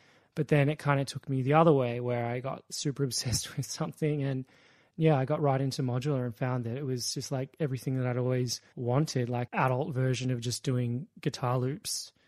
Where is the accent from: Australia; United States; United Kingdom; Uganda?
Australia; Melbourne, Victoria; I'm a musician from Narm, also known as Melbourne, and I perform under the artist name